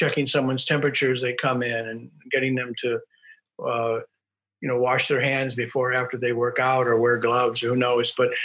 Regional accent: Omaha, Nebraska, United States; And six of those were in the Midwest where I'm from. I'm from Omaha.

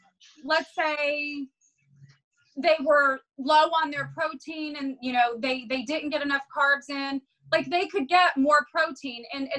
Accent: Texas, United States; I like protein. I'm a Texan.

